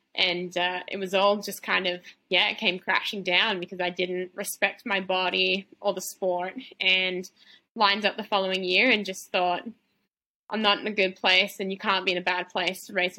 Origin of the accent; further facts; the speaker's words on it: Australia; I went to that race as an Australian, an underdog, like, who's this 21-year-old thinking she can run 100 miles?